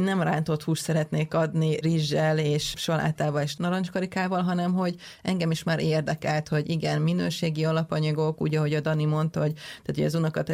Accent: Káptalantóti, Veszprém County, Hungary; Megmondom őszintén, én inkább Tótiban nevelkedtem, Káptalan Tótiba, és inkább itt a birtokra csatolnék át, mert hát én is a gyerekkoromat inkább ott töltöttem.

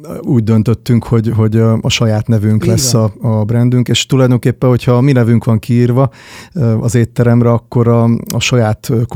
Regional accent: Kópháza, Győr-Moson-Sopron, Hungary; also born or lived in Miskolc; Miskolcon születtem egyébként, de másfél évesen kerültem vissza Kópházára Sopron mellett egy kis faluba.

